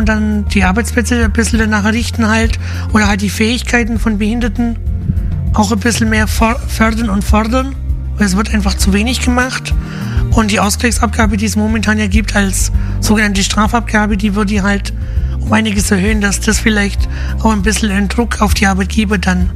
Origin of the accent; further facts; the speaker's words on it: Lindenberg im Allgäu, Bavaria, Germany; Da bin ich mit meiner Mutter in Lindenberg im Allgäu, wo ich aufgewachsen bin